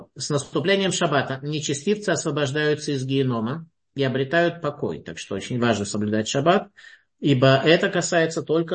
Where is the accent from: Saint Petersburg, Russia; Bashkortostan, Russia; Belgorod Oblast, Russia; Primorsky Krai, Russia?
Saint Petersburg, Russia; Особенно вот я сам из Ленинграда